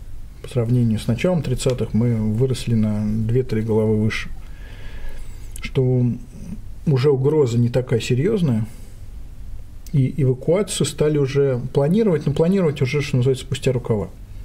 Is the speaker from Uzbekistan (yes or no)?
yes; Tashkent, Uzbekistan; в мой родной город Ташкент эвакуировали авиазавод